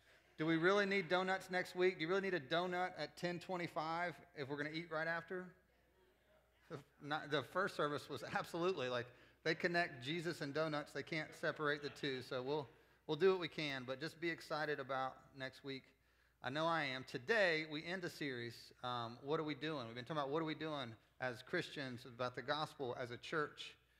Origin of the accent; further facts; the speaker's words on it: Winston-Salem, North Carolina, United States; born there; also born or lived in Kentucky; I'm not! I was born in Winston-Salem, North Carolina, proud of it. Lived in Kentucky for 15 years.